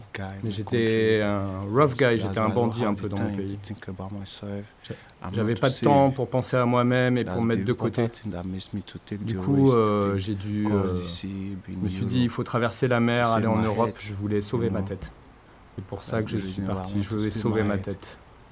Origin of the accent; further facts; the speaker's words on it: Nigeria; moved away; Oui, je suis du Nigeria.